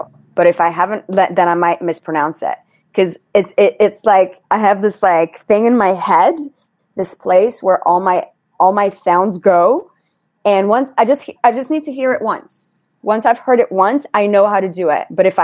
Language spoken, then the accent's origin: English; Paris, Île-de-France, France; English is a second language; moved away as an adult; now in Los Angeles, United States; I'm from Paris and I've lived in Los Angeles for like 10 years. But like, I will never lose this accent.